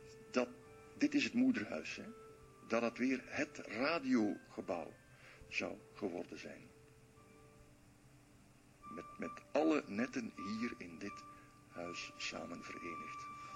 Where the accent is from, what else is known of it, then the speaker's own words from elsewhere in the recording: Flanders, Belgium; Ik ben een Vlaming, geboren met een baksteen in de buik.